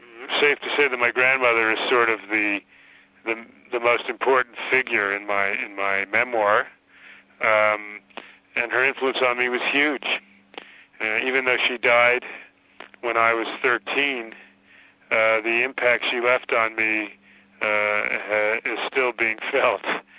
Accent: United States; I am an American poet, an Armenian-American poet

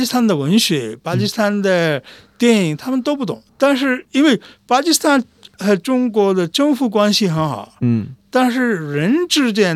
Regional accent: India; Chinese is a second language; 他们一听到我们是印度人

